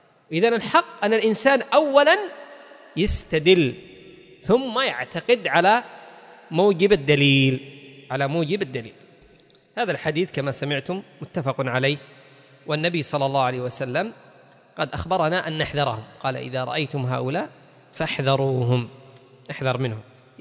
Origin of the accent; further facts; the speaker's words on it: Yemen; هي موجودة حتى عندنا في اليمن،